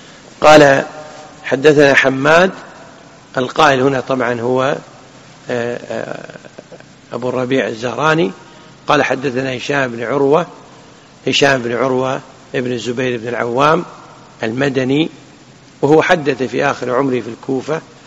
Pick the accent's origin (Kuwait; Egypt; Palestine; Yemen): Kuwait; تعرفون كلمة ملة عندنا في الكويت؟